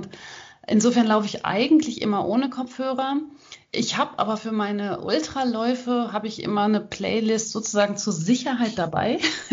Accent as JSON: {"language": "German", "town": "Hagen", "region": "North Rhine-Westphalia", "country": "Germany", "said": "ich komme aus Hagen, wie … ihre gesamte Band eben auch."}